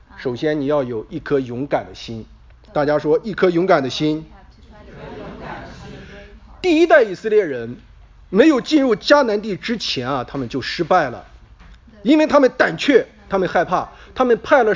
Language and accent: Chinese; Shandong, China; 因为我们老家哈离台儿庄很近啊，离台儿庄很近。